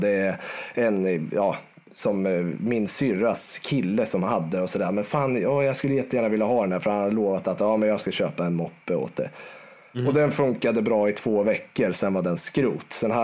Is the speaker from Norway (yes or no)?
no; Garphyttan, Örebro County, Sweden; jag är född och uppväxt 2 mil utanför Örebro i en liten håla som heter Garphyttan.